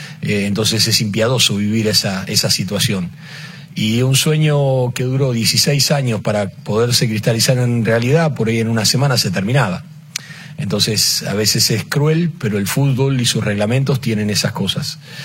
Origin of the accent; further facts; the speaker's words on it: Argentina; yo le voy a decir una cosa como argentino, no como técnico de la selección paraguaya.